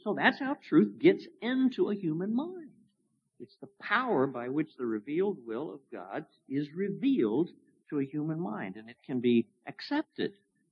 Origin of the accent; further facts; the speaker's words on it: Wichita, Kansas, United States; The truth is, murder and robbery are more prevalent in New York City than Wichita, Kansas, my hometown.